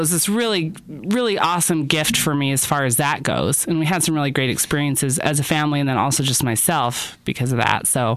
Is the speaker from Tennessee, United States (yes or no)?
no; Utah, United States; Oh man, don't even get me started. It's my home state. I just love the mountains up in there.